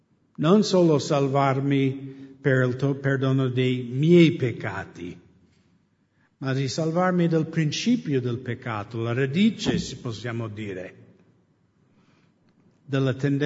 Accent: United States; Italian is a second language; now in Italy; Io crescendo da pagano negli Stati Uniti

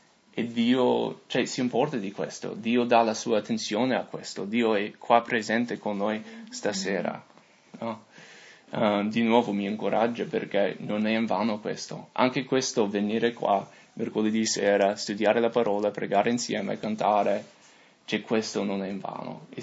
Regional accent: United States; Italian is a second language; now in Italy; in questi anni che sono qua in Italia, no? Che io sono qua, sono un americano, ovviamente non sono italiano. Cioè, appena apro la bocca, uno sente la mia, il mio accento.

